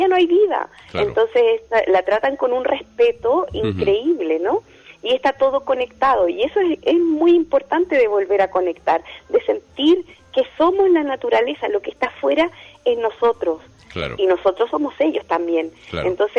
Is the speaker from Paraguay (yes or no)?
no; Chile; now in Spain; Yo soy de Chile, uh-huh. Aunque vivo hace muchos años aquí en España, viajo cada año.